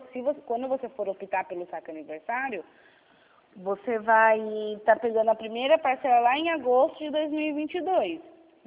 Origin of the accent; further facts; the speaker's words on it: Sorocaba, São Paulo, Brazil; eu sou do interior de São Paulo, de Sorocaba.